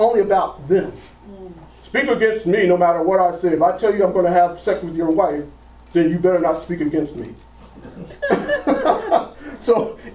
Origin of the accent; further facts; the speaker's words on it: Trenton, New Jersey, United States; For example, where I grew up at in Trenton, New Jersey, when we say, man, that is a bad dude, boy.